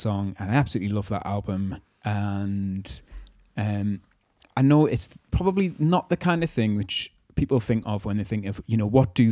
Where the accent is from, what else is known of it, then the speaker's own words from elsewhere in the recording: North East England, United Kingdom; right, we're British, we're English, we're from the Northeast, we're Macams.